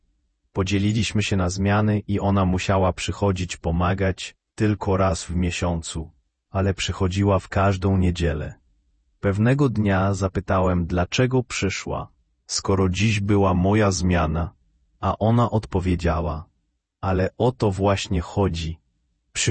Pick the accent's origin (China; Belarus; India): Belarus; Pochodzę z Białorusi i jako dzieckie często widywałem w telewizji reklamy soku